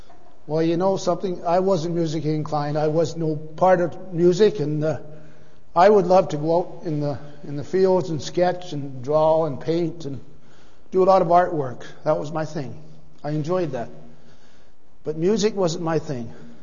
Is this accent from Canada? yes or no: yes; Woodstock, Ontario, Canada; born there; When I was born in Woodstock, Ontario, 1942, December 8th, and my parents were Christians. They were very dedicated Christians and went to the Salvation Army, and we grew up in the Salvation Army.